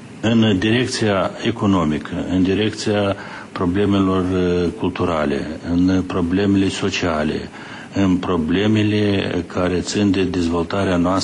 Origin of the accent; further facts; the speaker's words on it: Moldova; noi am fost și suntem moldoveni pentru totdeauna. Și țara noastră este Republica Moldova.